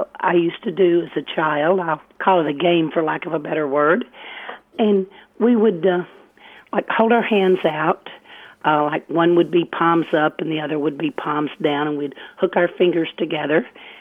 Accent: Arkansas, United States; Oh, no, actually, I grew up in Arkansas.

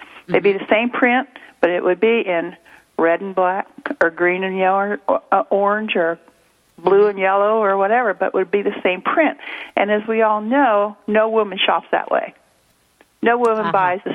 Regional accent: Peoria, Illinois, United States; And that was a dress factory in Peoria, Illinois. And I grew up around Peoria.

